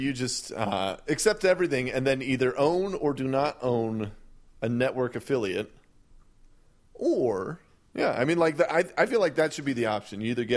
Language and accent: English; California, United States; It's not that it's because I'm California.